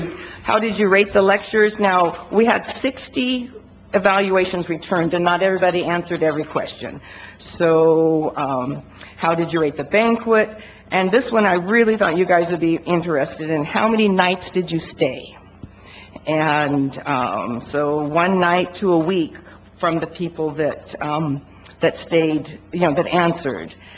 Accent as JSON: {"language": "English", "town": "Othello", "region": "Washington", "country": "United States", "said": "\"Oh, I'm from Othello.\""}